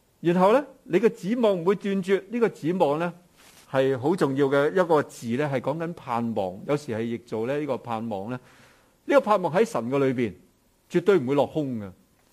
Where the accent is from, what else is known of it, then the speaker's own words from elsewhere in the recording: China; 我哋中國人講話中中直直